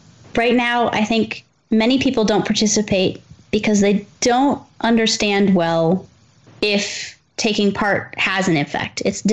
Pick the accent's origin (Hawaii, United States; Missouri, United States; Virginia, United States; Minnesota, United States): Missouri, United States; Columbia; I grew up in Columbia, Missouri.